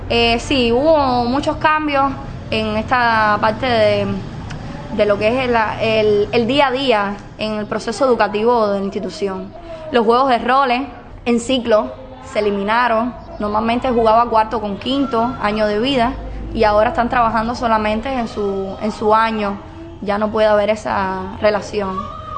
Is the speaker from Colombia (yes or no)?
no; San Nicolás de Bari, Mayabeque, Cuba; Soy natural de San Nicolás de Bari